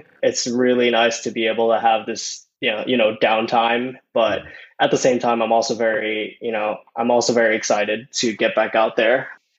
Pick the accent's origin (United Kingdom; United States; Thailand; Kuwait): Thailand; And I grew up in Thailand.